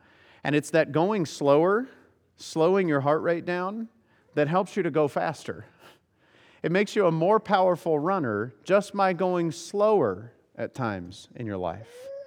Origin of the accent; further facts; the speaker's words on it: Tennessee, United States; I grew up around some of those, and like in Tennessee, I grew up in Tennessee, and we have a tornado season